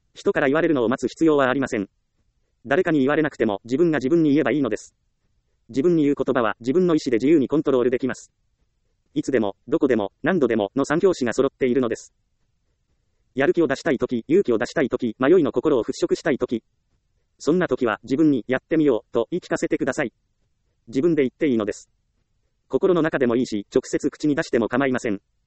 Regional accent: Ehime, Japan; 私は愛媛県の田舎出身です。自宅周辺には田んぼがあるので、カエルやオタマジャクシはもちろん、バッタやコオロギも平気です。子供の頃は虫と暮らしているような状態で育ちました。

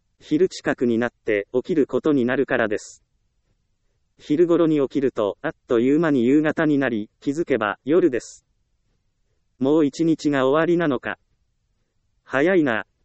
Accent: Ehime, Japan; 私の地元は愛媛です。愛媛といえば道後温泉が有名です。

